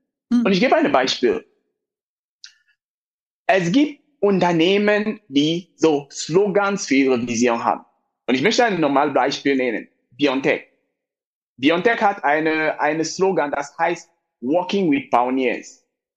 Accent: Cameroon; German is a second language; 2001, ich war noch in Kamerun, meine Heimat.

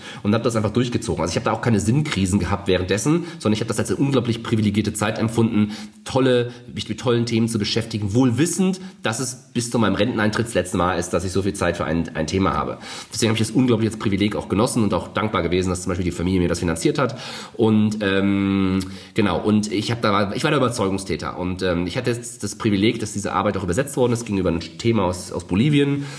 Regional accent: Niestetal, Hesse, Germany; also born or lived in Cologne; Dann sind wir in die Nähe von Kassel gezogen, Niestetal, Heiligenrode. Ist schon dörflich, also auch so ein Vorort, aber eher so dörflich gewesen.

